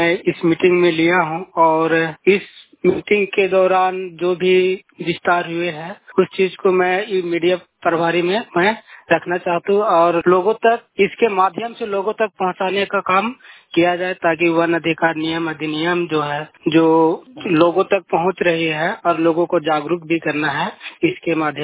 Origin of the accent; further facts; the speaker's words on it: Jharkhand, India; ग्राम और जिला चित्र झारखंड का निवासी हूँ